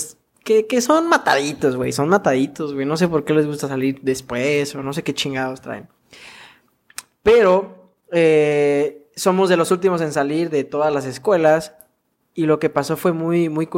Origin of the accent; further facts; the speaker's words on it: Mexico City, Mexico; yo de la Ciudad de México, que es de donde soy? A pesar de que no estoy allá